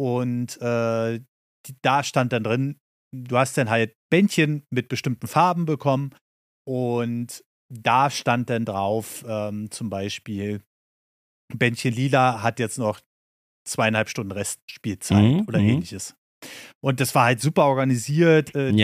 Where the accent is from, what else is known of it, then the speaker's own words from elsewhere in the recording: Berlin, Germany; es war halt in meiner Heimatstadt in Berlin.